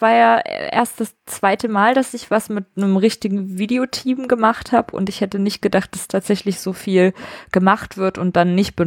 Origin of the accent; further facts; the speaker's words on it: Vellmar, Hesse, Germany; in Vellmar stattgefunden hat, wo ich herkomme, aus der Nähe von Kassel.